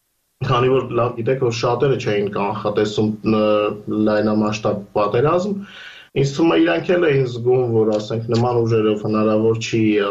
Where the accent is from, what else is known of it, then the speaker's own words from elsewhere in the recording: Armenia; now in Ukraine; երբ ինչպես մենք կարելիցիկ Հայաստանից են, իրենք գնալու տեղում են, ասենք մնացած ովքեր որ բնիկ ուկրաինացիներ են, իրենք գնալու տեղ չունեն։